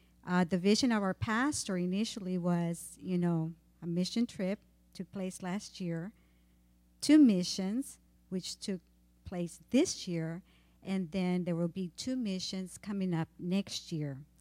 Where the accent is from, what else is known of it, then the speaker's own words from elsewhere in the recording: Honduras; moved away; I am originally from Honduras, been out of the country for 30 years, so my desire was to go back home.